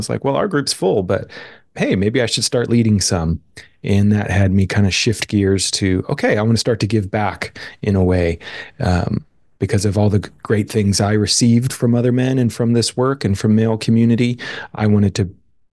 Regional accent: United States; So I was raised here in the States in a pretty kind of lower middle class

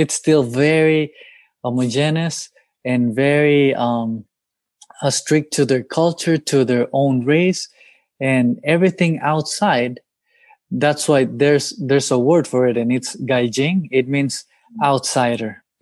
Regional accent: El Salvador; I think that's one of the funny, serious things you could face growing up in El Salvador, in Latin American culture.

